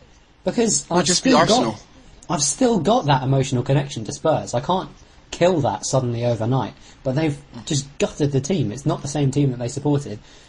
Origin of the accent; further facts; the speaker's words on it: England, United Kingdom; Well, I guess as an Englishman, I've got to say